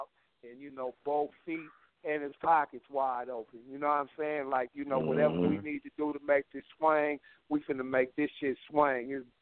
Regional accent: Long Beach, California, United States; I'm from Long Beach, Chill from Compton, Weasel Low from Pomona, Corrupt from South Central.

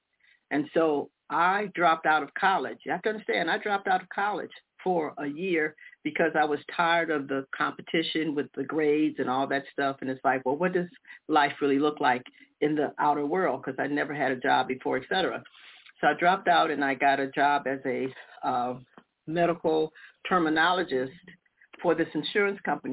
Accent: Detroit, Michigan, United States; also born or lived in Chicago; I grew up in Detroit and Chicago.

